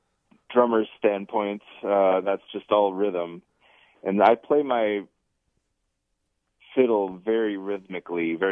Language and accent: English; United States; And specifically, we're all from Minnesota and Wisconsin.